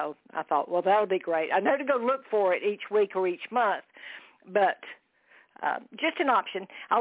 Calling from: Daytona Beach, Florida, United States; over in Daytona Beach, and I'll make it quick.

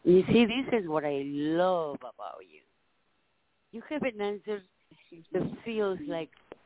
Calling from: Nevada, United States; I want to thank you very much. I'm calling from Nevada.

